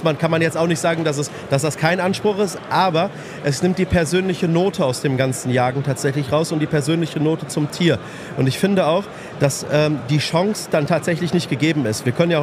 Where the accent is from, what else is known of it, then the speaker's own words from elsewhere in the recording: Dortmund, North Rhine-Westphalia, Germany; ich komm ja hier aus Dortmund